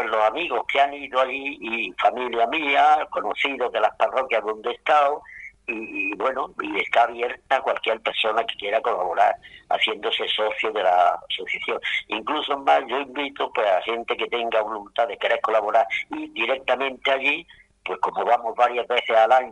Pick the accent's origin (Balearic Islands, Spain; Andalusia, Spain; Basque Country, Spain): Andalusia, Spain; Churriana de la Vega; yo fui hace 15 años invitado por un amigo de ahí de Churriana de la Vega, yo soy de Churriana